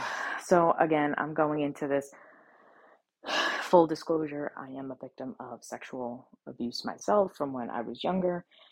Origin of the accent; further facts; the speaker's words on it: United States; I have the right to, as an American, to talk about what happened to me, to my own truth and my story.